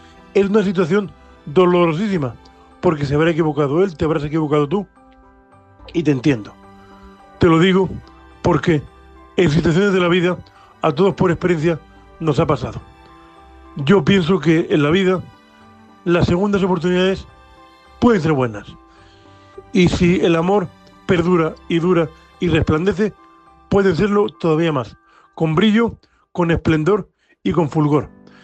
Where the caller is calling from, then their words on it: Murcia, Region of Murcia, Spain; de Murcia, vuestro amigo invidente cuponero.